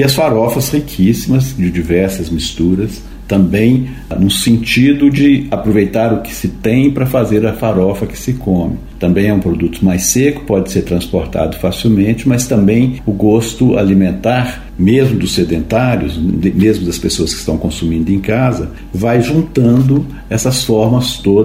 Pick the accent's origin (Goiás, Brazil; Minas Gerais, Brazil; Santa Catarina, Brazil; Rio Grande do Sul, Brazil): Minas Gerais, Brazil; Não apenas nós, os mineiros, reconhecemos a nossa comida